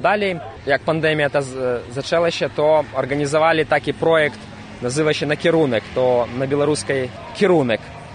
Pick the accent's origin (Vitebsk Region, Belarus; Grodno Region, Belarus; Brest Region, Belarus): Brest Region, Belarus; Brest; Polish is a second language; Jestem z Brześcia, z Białorusi. Przyjechałem do was na zlot.